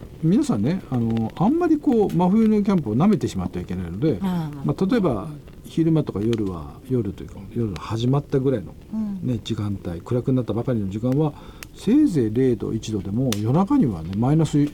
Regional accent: Yamagata, Japan; 今日はね自分のふるさと山形の郷土料理でもある納豆汁をご紹介したいと思います

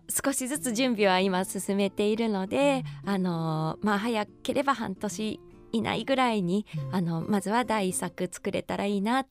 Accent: Yamaguchi, Japan; 私はあの、出身が山口県なんですけれども、

